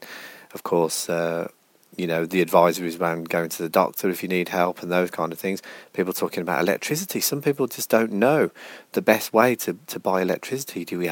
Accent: Birmingham, West Midlands, United Kingdom; I'm not from Liverpool. I was never at St. Vincent's. I was actually at Licky Grange School in Birmingham, for those that care.

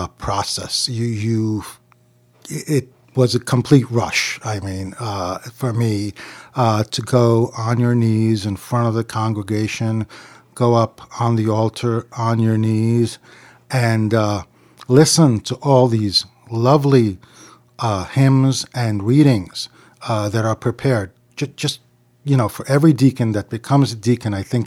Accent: Queens, New York, United States; I grew up in Little Neck, Queens, and actually grew up all around St. Sarkis my whole life.

